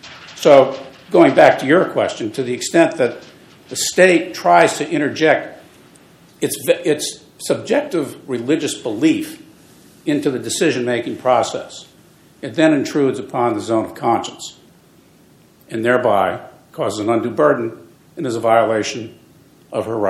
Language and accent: English; New Jersey, United States; State can do what they do in my home state of New Jersey.